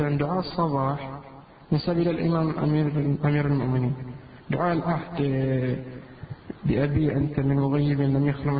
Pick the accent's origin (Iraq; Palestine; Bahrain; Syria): Bahrain; في البحرين عندنا منتشرة بعض المناطق